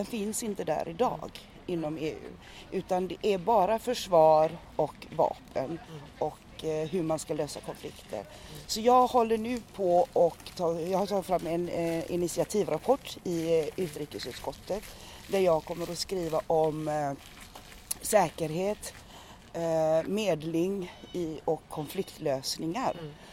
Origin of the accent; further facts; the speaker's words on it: Gothenburg, Västra Götaland County, Sweden; born there; Jag är född 1956 i Göteborg. Och jag tillhör den romska etniciteten och är alltså en erkänd nationell minoritet i Sverige.